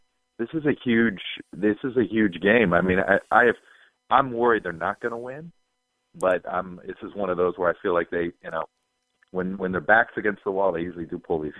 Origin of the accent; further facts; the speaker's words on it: Miami, Florida, United States; I grew up in Miami, but my dad grew up in Iowa